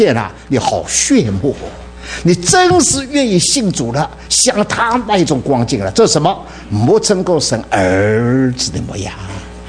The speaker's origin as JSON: {"language": "Chinese", "town": "Dinghai", "region": "Zhejiang", "country": "China", "tie": "born or raised there", "said": "我家乡是在定海的，佛教很兴旺。哎呀，我的定海的，你马路上走路保证你不到十分钟有个庙。"}